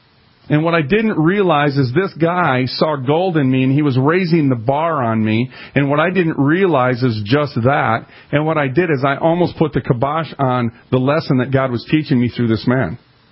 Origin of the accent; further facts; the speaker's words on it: Minneapolis, Minnesota, United States; Now, keep in mind, I'm a kid from North Minneapolis.